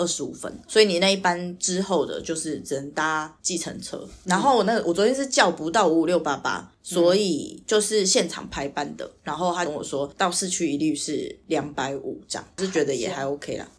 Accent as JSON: {"language": "Chinese", "region": "Kaohsiung", "country": "Taiwan", "lives_now": "Taipei, Taiwan", "said": "我以前都是就是坐高铁回高雄，因为我是高雄人"}